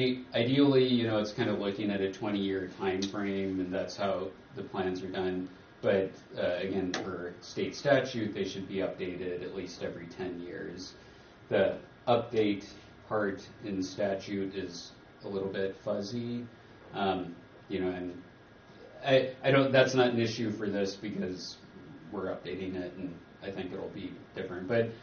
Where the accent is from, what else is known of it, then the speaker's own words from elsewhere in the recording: Iowa, United States; I'm not, I grew up in Iowa, so I'm not from here.